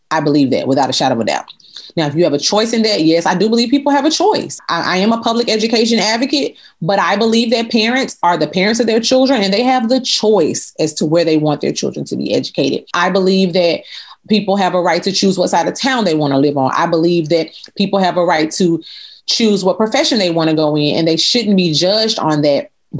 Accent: Chattanooga, Tennessee, United States; Historically here in my hometown, and I'm proud to be from Chattanooga, that's just not been the case.

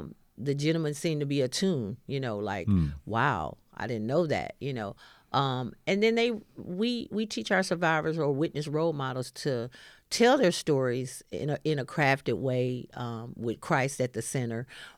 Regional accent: Arkansas, United States; accent: Arkansas dialect; I mean, you know, we're from Arkansas. You can tell by our dialect that we're not from, you know, upstate New York.

